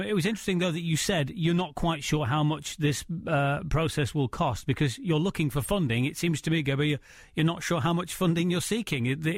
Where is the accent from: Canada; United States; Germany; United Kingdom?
United Kingdom; Manchester, North West England; First and foremost, as a Mancunian